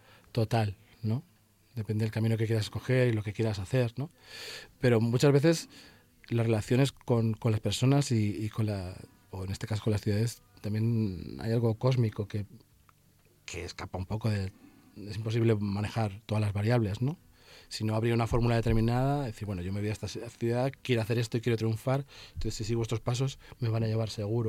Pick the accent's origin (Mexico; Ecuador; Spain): Spain; Alcorcón, Community of Madrid; yo soy de Alcorcón, he crecido en Madrid